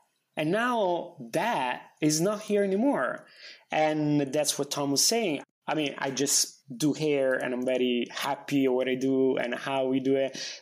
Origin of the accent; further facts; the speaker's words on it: Rome, Lazio, Italy; English is a second language; now in New York, United States; I'm Italian, born and raised in Rome, and things in Rome, as you might know, they don't really change that fast, right?